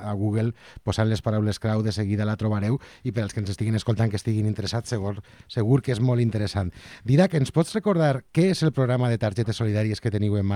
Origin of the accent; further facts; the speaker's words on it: Castelló de la Plana, Valencian Community, Spain; És que jo soc de Castelló